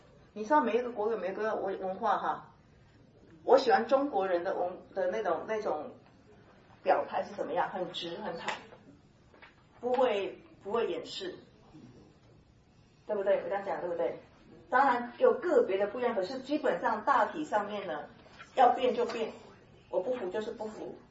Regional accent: Taiwan; 我是台湾人，我知道，像洋葱一样

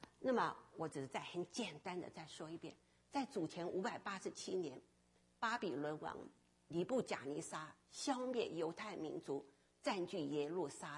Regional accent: Taiwan; also born or lived in Fujian, China; 我的爸爸是军人啊，我出生在福建。当我两岁的时候，国共战争啊

